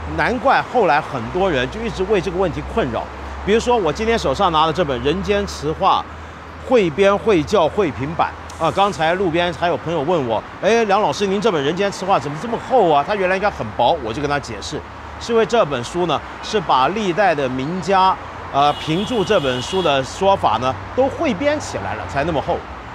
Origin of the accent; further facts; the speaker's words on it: China; 当然我们中国人都知道境界